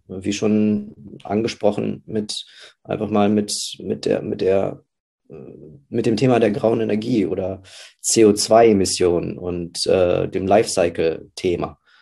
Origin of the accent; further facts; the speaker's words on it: Berlin, Germany; ich als Berliner